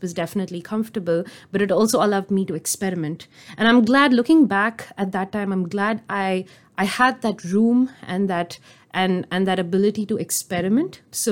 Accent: Chennai, Tamil Nadu, India; also born or lived in Delhi; And I still remember when I moved back from Delhi to Chennai, which is my hometown, I didn't have anything to do for 6 months.

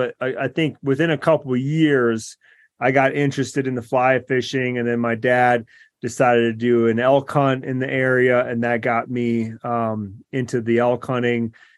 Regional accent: Michigan, United States; Yeah, I grew up in Michigan and then we travel over to Wisconsin.

